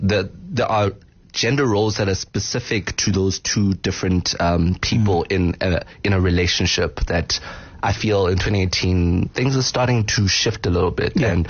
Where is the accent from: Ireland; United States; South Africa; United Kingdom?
South Africa; Free State; now in Johannesburg, South Africa; I was born in the Free State, but my parents are originally from the Eastern Cape. So I spent majority of my life in the Free State, and I've recently moved to Johannesburg.